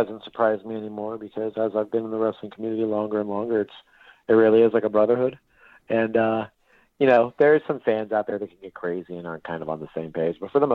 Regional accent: Tampa, Florida, United States; I mean, I'm from Tampa, so, like, everything here is just shut down.

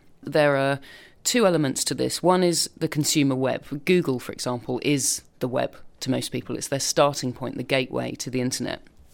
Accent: England, United Kingdom; obviously don't like talking about this, especially because we're English

